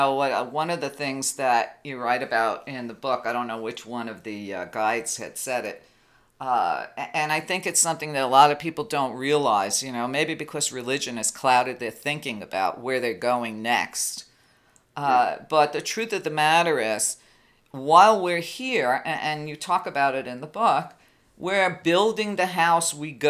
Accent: New York, United States; which, of course, is impossible for me as an Italian and as a New Yorker.

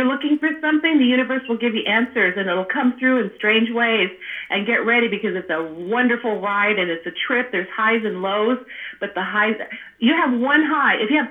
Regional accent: California, United States; the church that I used to go to, St. Justin's in Santa Clara. I'm from Silicon Valley.

